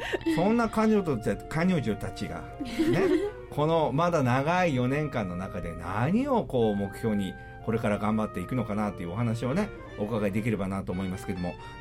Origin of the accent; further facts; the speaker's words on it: Miyazaki, Japan; 近いですよ、僕の地元宮崎に帰るよりか近いです。